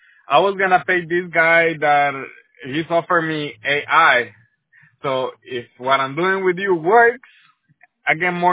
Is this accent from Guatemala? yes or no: yes; Guatemala; born there; nací en Guatemala, pero sí me hubiera gustado nacer aquí, pero no me quejo. Y gracias a mis papás, pues aprendí el inglés.